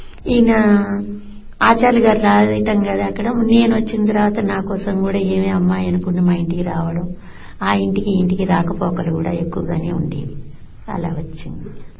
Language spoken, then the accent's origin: Telugu; Pedapulivarru, Andhra Pradesh, India; మా పుట్టిన ఊరు పెదపులివేర్లు గ్రామం.